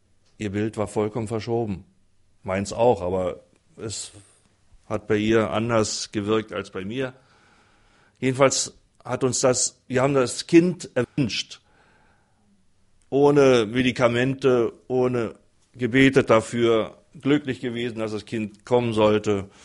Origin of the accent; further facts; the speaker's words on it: Berlin, Germany; born there; now in Uelzen, Germany; Und so sind wir nach Uelzen gekommen, wo ich auch nicht, bin gebürtiger Berliner, werde dann mitkriegen schon an der Sprache. Und komme in so einer Kleinstadt, von einer Großstadt in eine Kleinstadt.